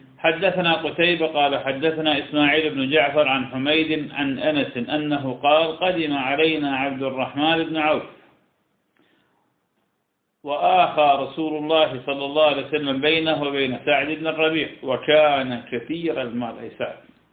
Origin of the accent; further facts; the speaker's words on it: Iraq; عندنا في العراق الكوبيسيون يأكلونه كثيرا